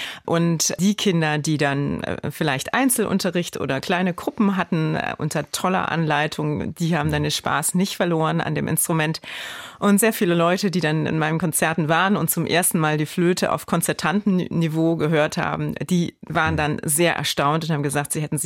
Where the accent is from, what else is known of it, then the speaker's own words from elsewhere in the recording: Simmern, Rhineland-Palatinate, Germany; ich bin ja auf dem Land groß geworden sozusagen, also in einer Kleinstadt in Simmern im Hunsrück.